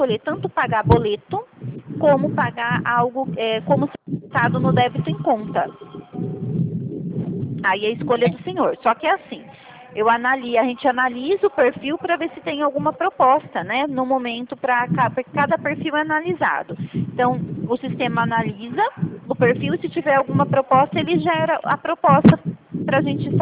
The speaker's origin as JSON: {"language": "Portuguese", "town": "Santa Bárbara d'Oeste", "region": "São Paulo", "country": "Brazil", "said": "Aqui de Santa Bárbara do Oeste, próximo de Campinas, Piracicaba"}